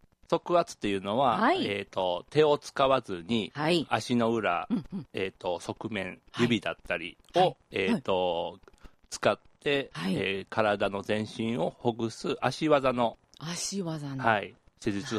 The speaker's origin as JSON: {"language": "Japanese", "town": "Maizuru", "region": "Kyoto", "country": "Japan", "said": "はい、僕舞鶴、はい、京都府舞鶴市出身なんですけど"}